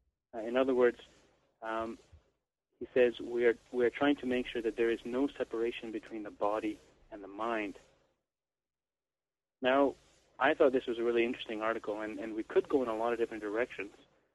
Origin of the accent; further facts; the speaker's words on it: Canada; as a Canadian I have to make sure I pronounce this correctly